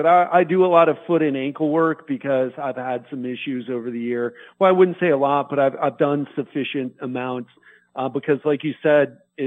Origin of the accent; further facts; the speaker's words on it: Miami, Florida, United States; I said, yeah, I'm from Miami, but I've been in Brazil for the past year.